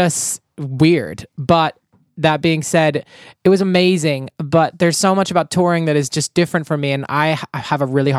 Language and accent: English; the South, United States; growing up in the South and being gay, I was around country music and I really took a liking to country pop music.